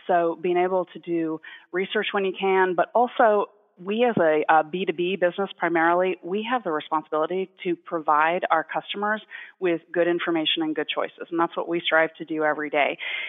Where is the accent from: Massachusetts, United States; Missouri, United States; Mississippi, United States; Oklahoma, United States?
Massachusetts, United States; Boston; Growing up in Boston, my husband's from Ohio.